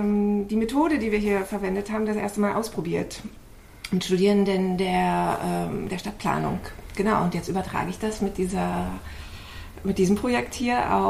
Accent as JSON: {"language": "German", "region": "Lusatia", "country": "Germany", "said": "Ich komme eben aus der Lausitz. Das ist eine Braunkohle-Region, die jetzt auch vor einem ganz großen Wandel steht."}